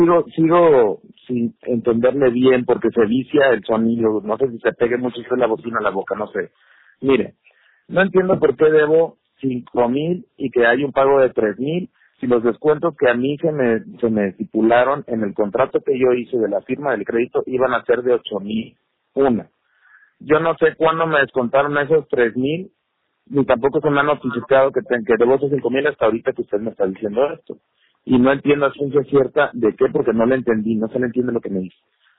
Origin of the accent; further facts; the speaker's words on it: Poza Rica, Veracruz, Mexico; yo soy de Poza Rica